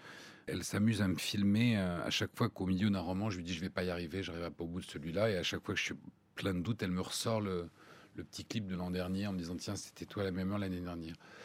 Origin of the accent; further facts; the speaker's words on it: France; moved away as an adult; J'ai quitté la France quand j'avais 22 ans. Que même dans mon travail, j'avais envie de voyager. Mais là, je me suis dit, mais voilà, Paris est tellement la plus belle ville du monde et mon pays est tellement le plus beau pays du monde.